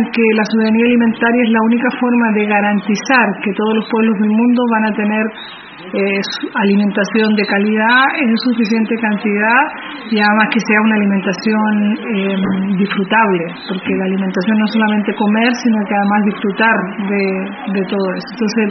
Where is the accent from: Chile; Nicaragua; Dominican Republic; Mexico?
Chile; vengo de Chile